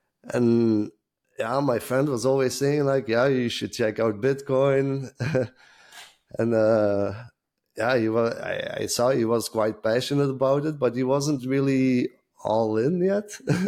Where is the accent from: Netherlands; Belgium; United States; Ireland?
Belgium; due to certain circumstances, I had to go back to my home country.